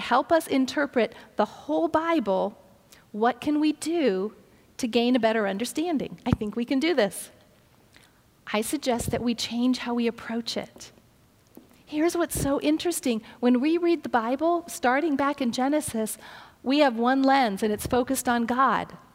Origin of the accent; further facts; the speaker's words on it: Ohio, United States; also born or lived in Alabama; So I grew up in Ohio. I went to school in Ohio, went to high school in Ohio. I started college in Ohio, and then I transferred to Birmingham, Alabama.